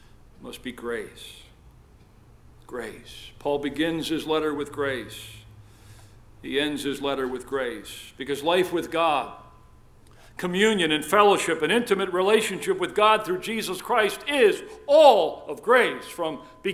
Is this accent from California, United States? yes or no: no; Emmaus, Pennsylvania, United States; my hometown high school football team, Emmaus High School in Pennsylvania.